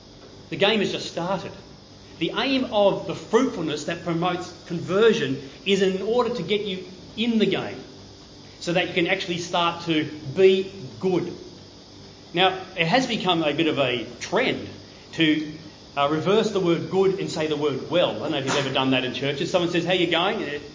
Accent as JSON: {"language": "English", "region": "New South Wales", "country": "Australia", "tie": "born or raised there", "said": "Many of you know that I grew up in the Riverina, and one of our first jobs was grape picking."}